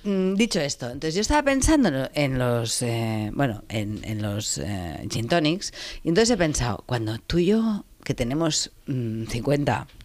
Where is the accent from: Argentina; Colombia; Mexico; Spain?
Spain; Tarragona, Catalonia; nosotros, aunque hablemos para el mundo mundial, somos de Tarragona.